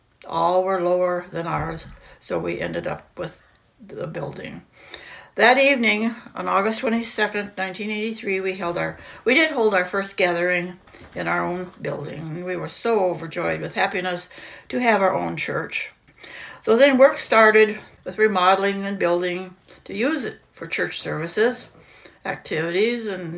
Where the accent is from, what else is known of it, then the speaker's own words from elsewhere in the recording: Tucson, Arizona, United States; I was 20 years old, and I was from Tucson, Arizona.